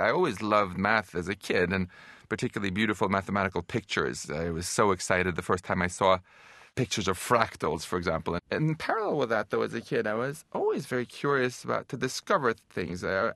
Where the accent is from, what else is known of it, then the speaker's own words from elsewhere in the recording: Stockholm, Stockholm County, Sweden; And he won a free trip to my hometown of Stockholm.